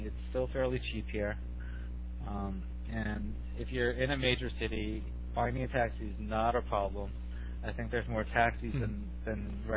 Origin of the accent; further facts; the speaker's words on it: Los Angeles, California, United States; Well, I'm from Los Angeles, and growing up in Los Angeles, you realize that Los Angeles has no public transportation